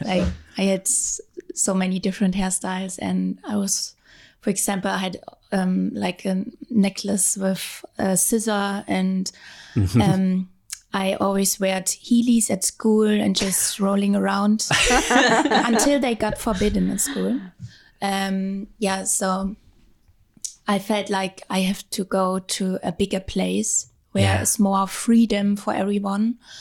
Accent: Dresden, Saxony, Germany; English is a second language; I'm from Dresden, which is a smaller town in East Germany, but not that small.

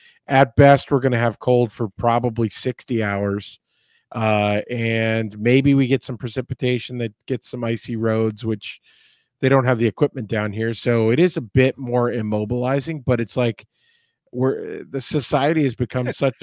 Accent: Northeast, United States; I come from the Northeast before moving here.

